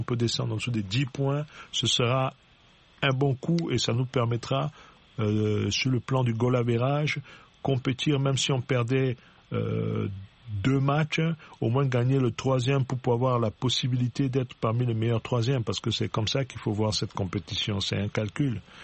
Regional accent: Central African Republic; la République centrafricaine, mon pays d'origine.

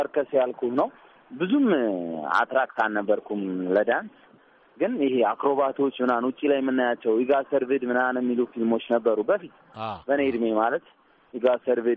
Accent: Addis Ababa, Ethiopia; እኔ ተወልጄ ያደኩት ነገር ያለው አዲስ አበባ ነው

